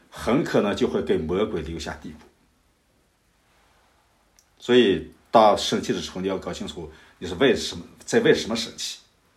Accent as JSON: {"language": "Chinese", "country": "China", "said": "我们中国人有一句话常说"}